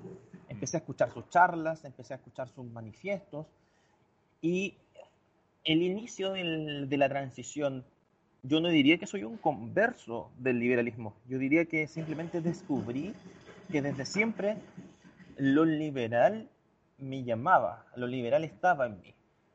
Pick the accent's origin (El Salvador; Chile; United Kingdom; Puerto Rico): Chile; Yo estudié en la Universidad de Chile, que es la universidad estatal y pública por excelencia en mi país